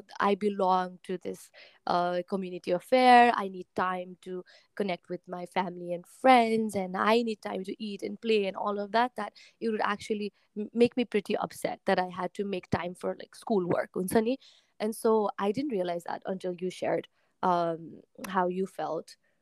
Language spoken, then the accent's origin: English; Nepal; growing up in Nepal, it was almost deeply ingrained in me that Dasai and Tihar were my holidays, my time off.